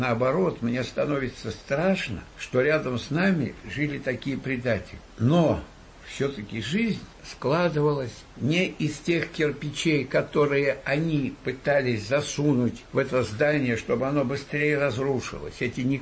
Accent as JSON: {"language": "Russian", "region": "Moscow", "country": "Russia", "tie": "born there", "said": "я родился 8 октября 1938 года в Москве, хотя я не коренной москвич. Родители мои приезжие из разных областей России."}